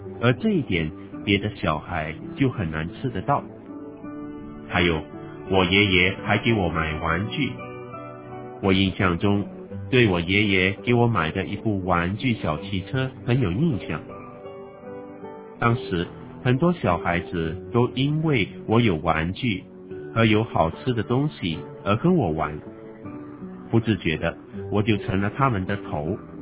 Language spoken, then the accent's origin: Chinese; Jiangxi, China; 我的家乡在江西西北部的偏远山村，整个乡村属于革命的老区，是特困中的特困村。